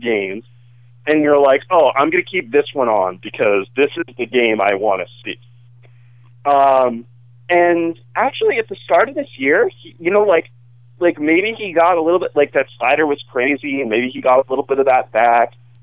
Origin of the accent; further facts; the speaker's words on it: Boston, Massachusetts, United States; growing up in Boston, it's a very availability, heuristic-driven thing